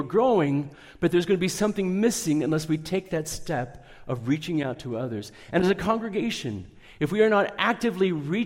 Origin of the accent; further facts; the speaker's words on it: United States; I'm an American, I lead songs like an American